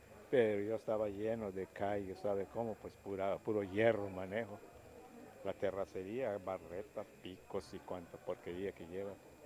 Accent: Mexico; así como somos los mexicanos

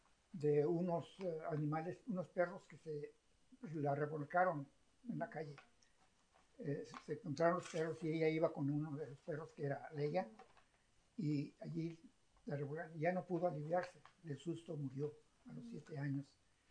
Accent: Cuernavaca, Morelos, Mexico; born there; mi mamá se alivió en la ciudad de Cuernavaca, por la cual yo nací en Cuernavaca el 11 de julio de 1919, en Cuernavaca.

